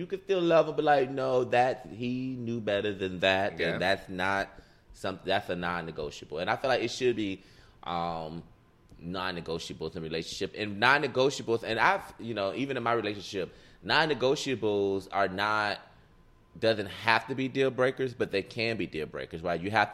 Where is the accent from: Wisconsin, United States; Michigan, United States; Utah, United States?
Michigan, United States; Detroit; Like, growing up in Detroit, I can't think of any real sexy relationship that was like a, you know, that I would look up to.